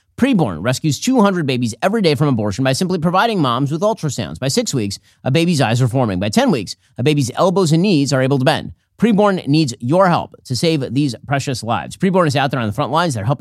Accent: Florida, United States; maintains his position as the best governor in the country in my home state of Florida.

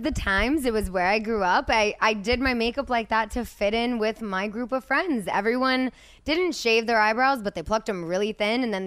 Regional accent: Azusa, California, United States; I grew up in Azusa

